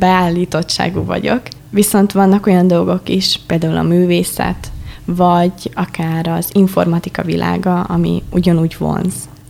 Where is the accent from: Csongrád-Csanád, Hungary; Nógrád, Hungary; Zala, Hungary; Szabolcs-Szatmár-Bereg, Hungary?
Szabolcs-Szatmár-Bereg, Hungary; Kállósemjén; Kálóseményből jöttem, és azon belül újszülőskertben élek. Ugye ez egy tanya, nagyon csöndes hely, igazából szeretek ott lakni. Szüleimmel és az egyik bátyámmal élek ott.